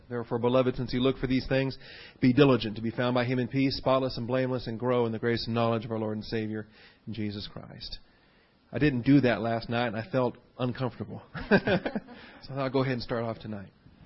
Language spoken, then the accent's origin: English; Salem, Oregon, United States; at least by birth, being born and raised in Salem, Oregon.